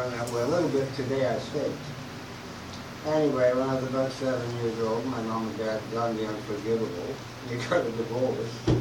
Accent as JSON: {"language": "English", "town": "Glasgow", "region": "Scotland", "country": "United Kingdom", "tie": "born there", "said": "I was born in Glasgow, Scotland. The reason I talk about that is because I was born in an Irish Catholic family. Consequently, I was Irish Catholic."}